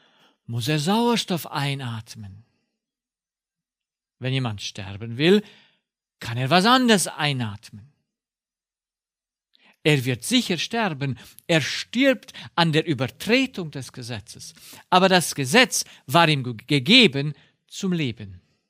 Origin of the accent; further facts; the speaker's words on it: Romania; Ich bin ja aufgewachsen in Rumänien und in Rumänien gab es keine Krankenhäuser